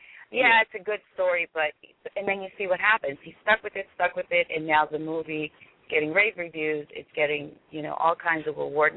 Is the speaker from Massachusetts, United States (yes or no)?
yes; Lowell, Massachusetts, United States; I'm from Lowell. And I actually know Mickey Ward and Vicki Eklund and them.